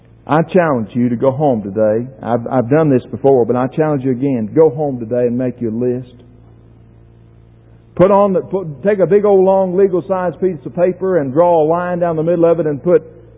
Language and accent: English; United States; I thank God that I'm an American and I'm a member of the United States.